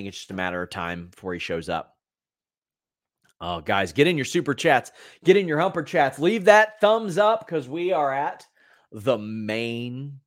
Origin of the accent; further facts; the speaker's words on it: Atlanta, Georgia, United States; That'd be like me being like, my hometown of Atlanta.